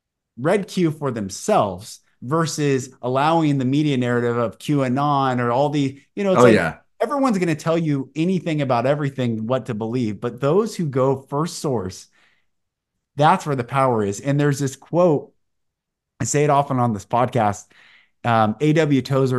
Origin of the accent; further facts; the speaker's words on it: Seattle, Washington, United States; I grew up in Seattle and I'm on my way.